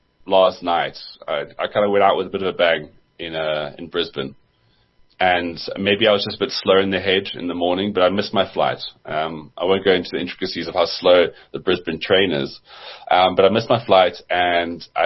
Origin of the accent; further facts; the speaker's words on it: South Africa; This is the annoying thing about being South African and traveling, is that the first thing you always think about is, like, can I live here?